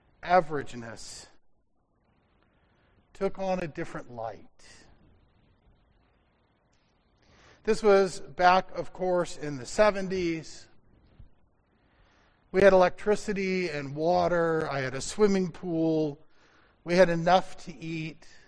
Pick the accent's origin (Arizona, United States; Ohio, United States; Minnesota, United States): Arizona, United States; Phoenix; I grew up in Arizona, in Phoenix, in a pretty average sort of suburban home to a pretty average suburban family, attending an incredibly average suburban Lutheran church.